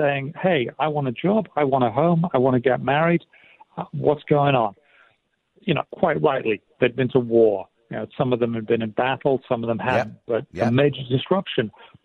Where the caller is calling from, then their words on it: Edinburgh, Scotland, United Kingdom; No, I'm speaking from Edinburgh in Scotland, which is the capital of Scotland.